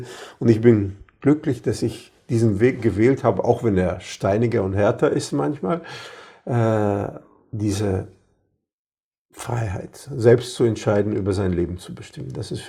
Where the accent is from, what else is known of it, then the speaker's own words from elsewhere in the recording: Latvia; Und ich habe das war noch in Lettland, eigentlich die schönsten Stunden meiner Kindheit auf dem Motorboot meines Großvaters und meines Onkels.